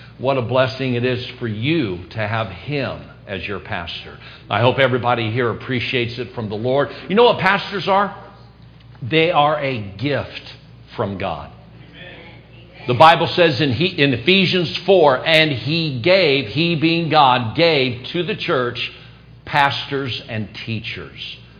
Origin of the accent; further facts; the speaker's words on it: Anderson, Indiana, United States; born there; my mom I was born in Anderson, Indiana, and that's where my mom grew up